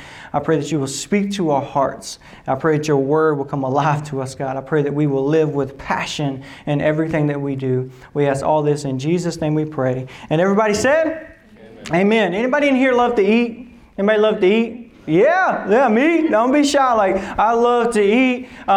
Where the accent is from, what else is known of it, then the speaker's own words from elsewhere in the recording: the South, United States; And growing up in the South, I grew up in the South.